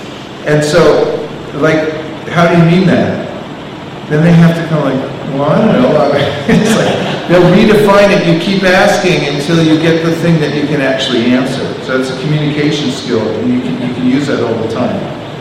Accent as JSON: {"language": "English", "town": "San Francisco", "region": "California", "country": "United States", "said": "San Francisco, I'm from San Francisco"}